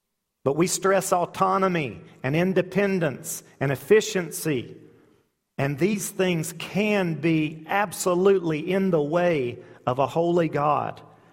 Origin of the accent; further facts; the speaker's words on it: United States; I know as an American, we seem to want to have the good part, the salvation part